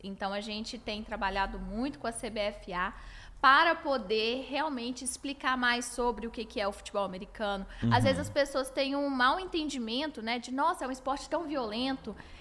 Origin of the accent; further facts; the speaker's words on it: Sabinópolis, Minas Gerais, Brazil; É, eu vim de Sabinópolis, eu tinha que fazer alguma coisa que fosse de fato em Minas.